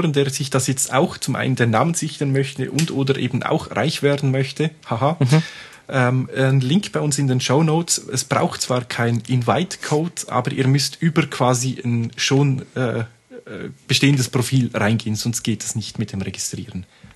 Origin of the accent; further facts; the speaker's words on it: Switzerland; Aber schon damals, also bei uns in der Schweiz hatten die recht große Verbreitung.